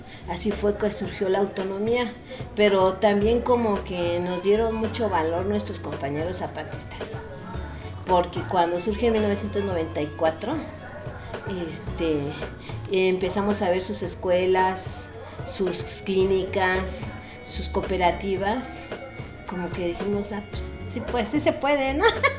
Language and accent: Spanish; Mexico; pues somos todos los mexicanos que pagamos impuestos, ¿no?